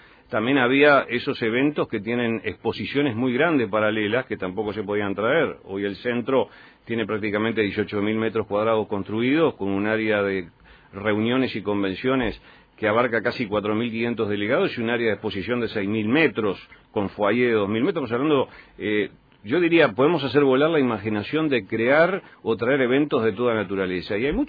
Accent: Uruguay; El Uruguay es muy desconfiado, somos desconfiados los uruguayos

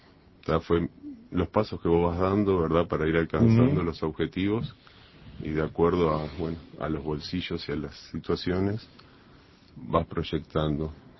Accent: Camino del Andaluz, Canelones, Uruguay; also born or lived in Montevideo; yo nací en Montevideo porque el hospital quedaba en Montevideo, pero en realidad soy originario de Camino del Andaluz. Es la periferia, ya pertenece a Canelones, y de ahí soy originario.

